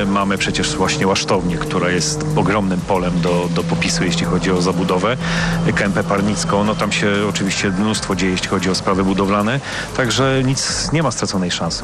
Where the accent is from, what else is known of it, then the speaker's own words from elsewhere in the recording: Szczecin, West Pomeranian Voivodeship, Poland; No przede wszystkim jestem szczecinianinem, szczeciniakiem, szczetinerem z urodzenia i wyboru i kocham to miasto.